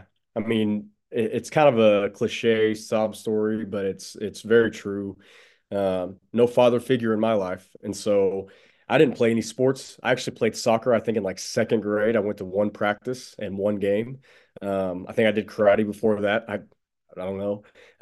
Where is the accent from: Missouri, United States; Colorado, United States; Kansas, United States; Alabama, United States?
Missouri, United States; Willow Springs; I'm actually from Willow Springs, which is right up the road, real small school.